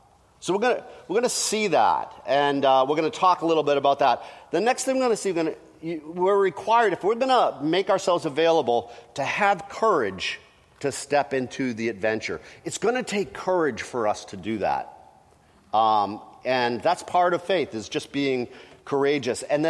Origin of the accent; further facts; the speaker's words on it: New England, United States; I grew up in New England, and so my family, they were all Red Sox fans.